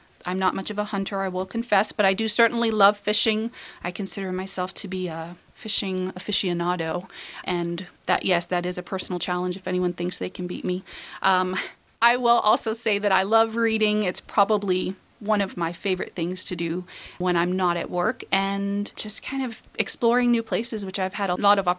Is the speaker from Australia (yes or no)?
no; Bahamas; now in Monterey, United States; I am the family practice doc here in Monterey, and I am from the Bahamas, which is, yes, a long way away. It's about 180 miles off the coast of Florida